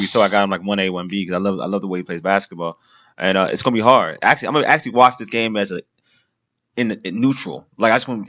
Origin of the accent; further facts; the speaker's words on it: Nigeria; I'm Nigerian.